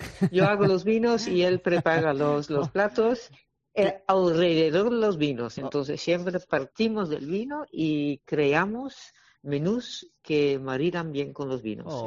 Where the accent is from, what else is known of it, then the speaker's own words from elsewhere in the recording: Netherlands; now in Málaga, Spain; somos holandaluces.